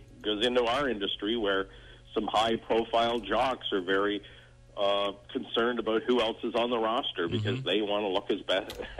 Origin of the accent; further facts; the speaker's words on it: Scarborough, Ontario, Canada; I grew up in Scarborough, and believe it or not, there's a lot of Scarborough humor in those movies